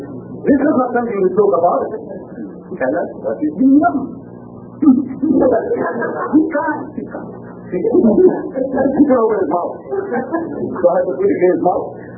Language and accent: English; India; born there; first language Gujarati; English is a second language; But Gujarati is my mother tongue and 40% of my language is Sanskrit. And I know I'm born in India, terminologies and all I know.